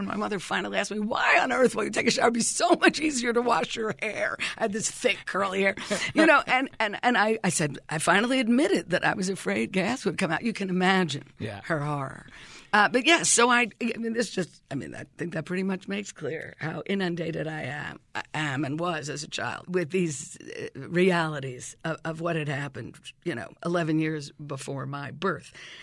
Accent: Philadelphia, Pennsylvania, United States; like my hometown, Philadelphia, which we were told had the largest city park in the world.

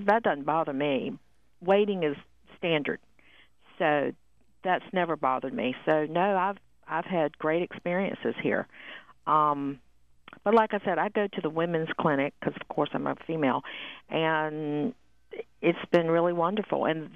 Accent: Wilmington, United States; Yes, I'm from Wilmington, and I'm a veteran.

